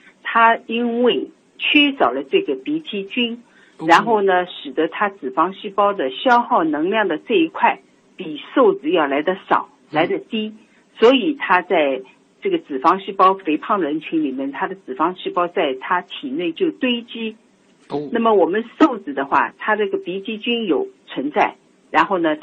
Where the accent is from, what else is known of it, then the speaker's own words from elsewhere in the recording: Shanghai, China; 我们上海人吃饭以往哦，就是做菜